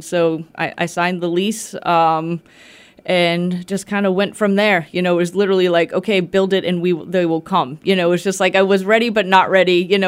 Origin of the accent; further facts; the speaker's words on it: Boston, Massachusetts, United States; also born or lived in Austin, Texas; ago from Austin, Texas, and we came here looking to start new. We had never been to the Berkshires. I grew up in Boston, but I had never been to the Berkshires until we decided to move here.